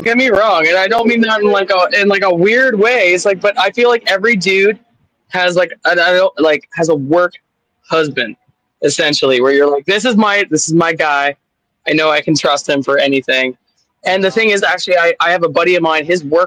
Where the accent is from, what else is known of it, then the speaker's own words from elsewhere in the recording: Ontario, Canada; also born or lived in Edmonton; now in Grand Prairie, Canada; I'm originally from Ontario. I used to live in Edmonton. I just moved to Grand Prairie last month.